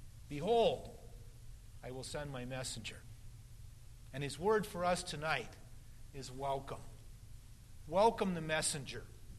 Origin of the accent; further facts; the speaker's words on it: Oregon, United States; We built an awful lot of tree forts growing up on the Oregon coast.